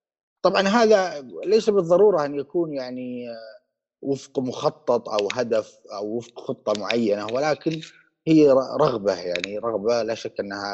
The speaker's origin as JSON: {"language": "Arabic", "town": "Fayd", "region": "Ha'il Province", "country": "Saudi Arabia", "tie": "born or raised there", "said": "فيد طبعا هي قريتي وبلدي الذي أعيش فيه"}